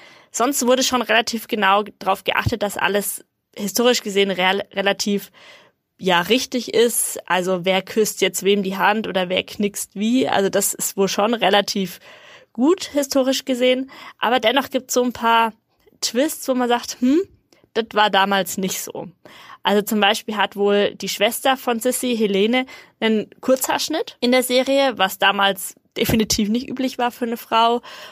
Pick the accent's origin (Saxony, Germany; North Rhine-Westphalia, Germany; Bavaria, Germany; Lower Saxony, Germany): Bavaria, Germany; in Nordbayern, also bei uns in Franken.